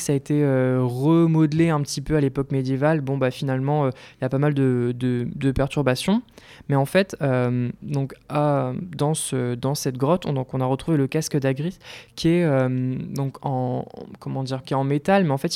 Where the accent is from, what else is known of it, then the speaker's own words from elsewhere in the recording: Nouvelle-Aquitaine, France; qui a été retrouvé chez moi en Charente